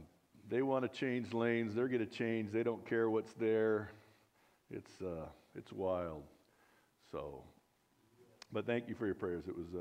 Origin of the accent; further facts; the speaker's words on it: California, United States; And I grew up in California.